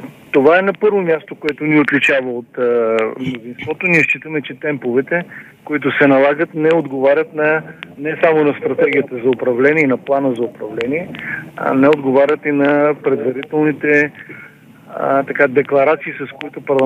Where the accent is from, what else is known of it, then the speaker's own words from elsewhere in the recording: Petrich, Blagoevgrad Province, Bulgaria; посещавах и моя роден град Петрич